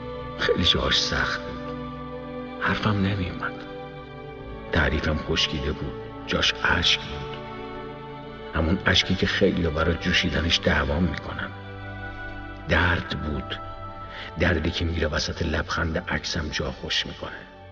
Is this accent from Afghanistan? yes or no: no; Hamadan, Iran; born there